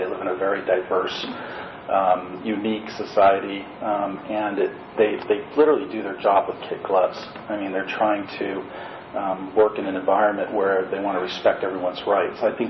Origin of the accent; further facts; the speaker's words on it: Santa Cruz, California, United States; I was born and raised in Santa Cruz